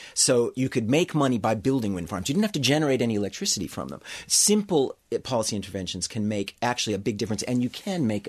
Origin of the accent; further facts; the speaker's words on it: Great Plains, United States; I grew up in the Great Plains, I know about what we used to call pork barrel politics.